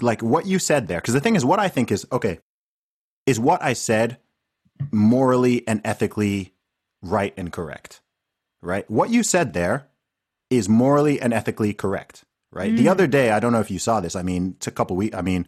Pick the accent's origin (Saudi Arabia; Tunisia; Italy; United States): Saudi Arabia; I grew up in Saudi Arabia